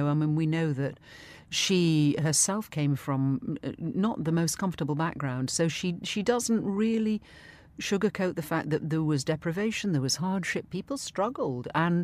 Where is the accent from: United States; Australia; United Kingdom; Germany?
United Kingdom; East Midlands; I'm actually from the Peak District.